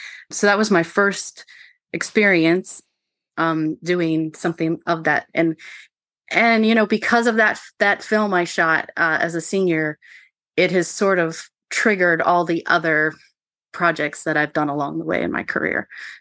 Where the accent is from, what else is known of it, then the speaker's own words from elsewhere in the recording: Maryland, United States; I grew up on the Maryland side of the Potomac River. So walking distance from Harpers Ferry.